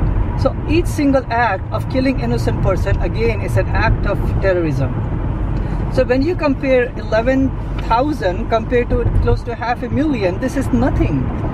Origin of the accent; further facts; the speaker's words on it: Chicago, Illinois, United States; You know, I'm from Chicago. In this year, up until now, there are 700 murders in the city of Chicago, just one city.